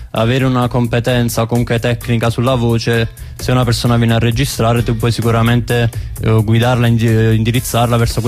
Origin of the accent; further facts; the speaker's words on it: Basilicata, Italy; siamo cresciuti entrambi in Basilicata, nel suo paesino, entrambi da famiglie campane